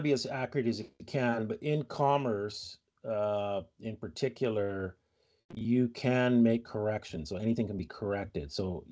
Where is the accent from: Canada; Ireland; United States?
Canada; and I'm American, but I grew up in Canada.